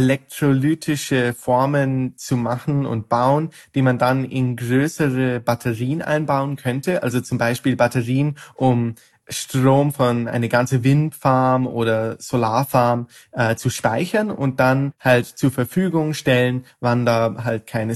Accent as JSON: {"language": "German", "country": "Ireland", "second_language": "German", "moved": "yes", "lives_now": "Netherlands", "said": "ich bin 21 Jahre alt, ich bin Erfinder und Forscher, ich studiere Chemie in Holland, aber ich komme ursprünglich aus Irland."}